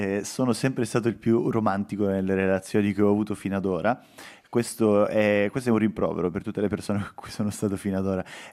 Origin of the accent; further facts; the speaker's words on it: Catania, Sicily, Italy; Sono nato e cresciuto a Catania, che per certi versi non è assolutamente una città di provincia, perché è una città grande, è una metropoli, è enorme, però per altri lo è.